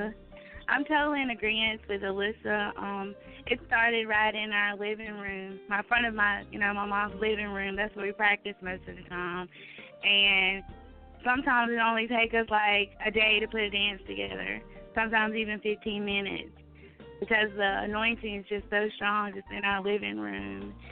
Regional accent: Farmington, Alabama, United States; I'm 28 years old. I'm a toddler teacher. I'm from Farmington, Alabama.

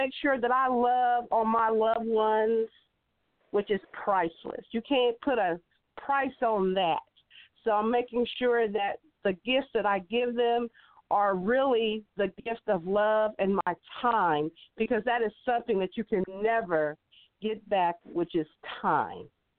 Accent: Wichita, Kansas, United States; Well, I hail from Wichita, Kansas. That's right. I am in the Sunflower State.

